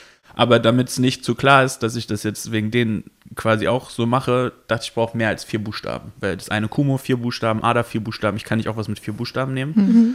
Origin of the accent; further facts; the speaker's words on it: Salzgitter, Lower Saxony, Germany; ich bin dann in Salzgitter groß geworden, ist in Südniedersachsen eine eher struktur- und sozial schwache Gegend, wo wenig kulturelles Angebot ist